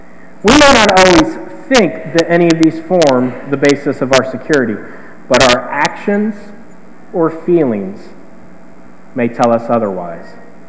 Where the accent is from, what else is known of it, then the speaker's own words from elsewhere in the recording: South Charleston, Ohio, United States; you'll come to my hometown, South Charleston, Ohio. Population about 1,400 people. It's not even real, it's a village, a small village. And in most of my childhood, I grew up in the country outside of the village.